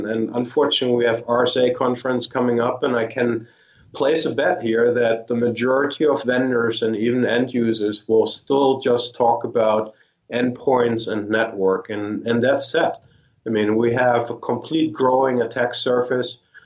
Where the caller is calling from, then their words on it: Sunnyvale, California, United States; Sunnyvale